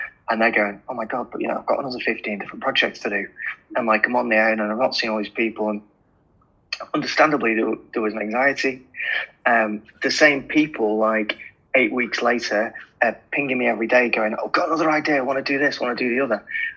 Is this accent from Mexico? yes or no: no; Manchester, North West England, United Kingdom; maybe it helps because I'm from Manchester